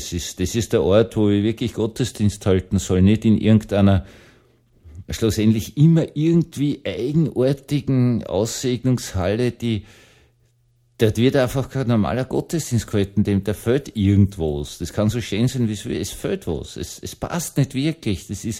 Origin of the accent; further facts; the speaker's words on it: Vienna, Austria; ich bin auch in Wien aufgewachsen, in der Großstadt.